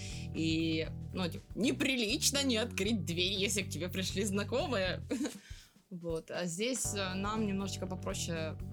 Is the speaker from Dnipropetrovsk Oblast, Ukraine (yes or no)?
yes; Zhovti Vody, Dnipropetrovsk Oblast, Ukraine; Я из Желтых Вод.